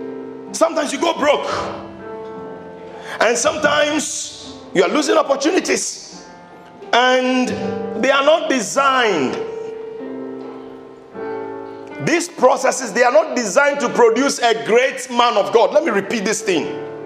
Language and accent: English; Ashaiman, Greater Accra, Ghana; Me, I grew up in Ashaiman.